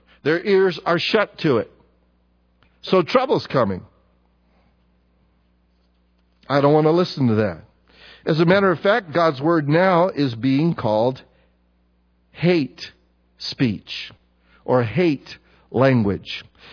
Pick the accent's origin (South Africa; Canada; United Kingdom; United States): United States; I love this country. I'm American. I like it here.